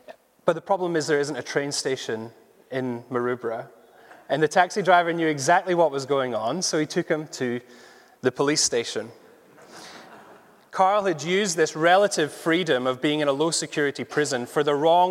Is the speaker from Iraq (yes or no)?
no; Glasgow, Scotland, United Kingdom; now in Edinburgh, United Kingdom; I'm originally from Glasgow, then came to Edinburgh 2011.